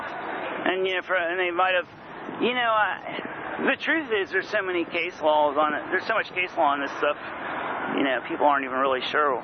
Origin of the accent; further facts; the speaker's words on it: West Virginia, United States; Quintus got me in so many fights growing up in West Virginia